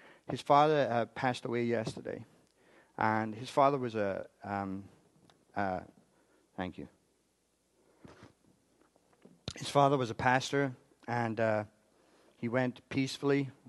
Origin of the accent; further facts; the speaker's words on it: United Kingdom; I'm European. Give me a full cup. Anyway. Actually, I'm British, not European.